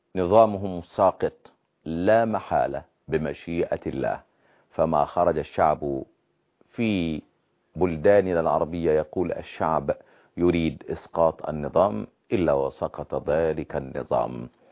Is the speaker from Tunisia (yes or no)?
no; Egypt; عندنا في مصر